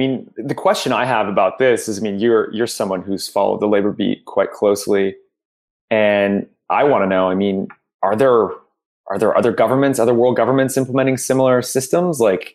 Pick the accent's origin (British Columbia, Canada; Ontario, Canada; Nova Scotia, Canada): Ontario, Canada; We're both from Ontario.